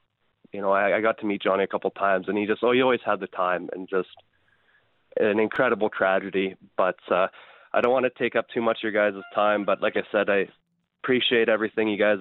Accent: Drumheller, Alberta, Canada; I'm from Drumheller

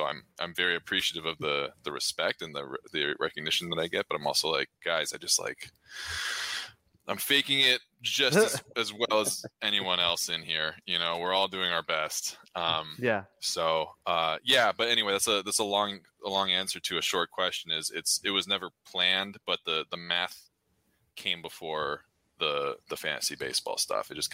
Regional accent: California, United States; So I was born in California. I'm from Orange County.

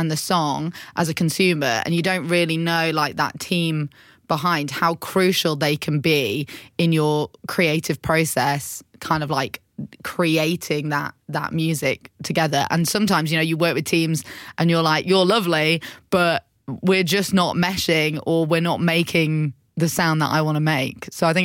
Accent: Prestbury, North West England, United Kingdom; I grew up in Prestbury.

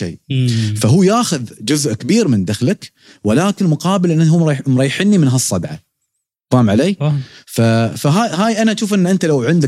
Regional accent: United Arab Emirates; يعني إنتاجنا نحن في الإمارات كامل بيزيد، دخلنا نحن كله بيزيد

